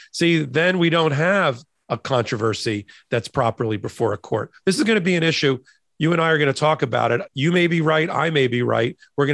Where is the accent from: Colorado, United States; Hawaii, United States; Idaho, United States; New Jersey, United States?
New Jersey, United States; Yes, because I'm from New Jersey. It's pronounced Monmouth.